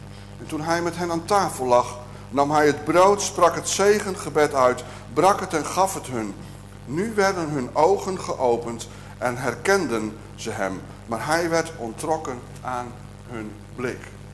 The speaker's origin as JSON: {"language": "Dutch", "town": "Buitenpost", "region": "Friesland", "country": "Netherlands", "lives_now": "Israel", "said": "als ik bij wijze van spreken door Hallingen of door Buitenpost, waar ik vandaan kom, zou lopen"}